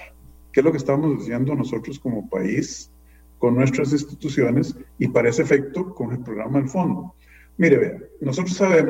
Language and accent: Spanish; Costa Rica; Y nosotros como costarricenses tenemos que entender que la situación económica resulta de políticas públicas